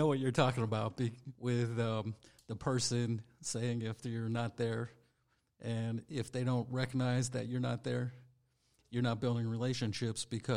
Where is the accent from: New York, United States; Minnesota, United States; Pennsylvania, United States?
Pennsylvania, United States; Pennsylvania